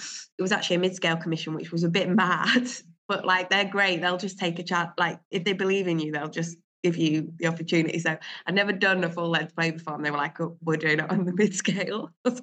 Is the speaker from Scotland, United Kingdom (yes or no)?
no; Hull, Yorkshire and the Humber, United Kingdom; So yeah, I'm from Hull. I grew up in Hull, and then I think was always into like drama.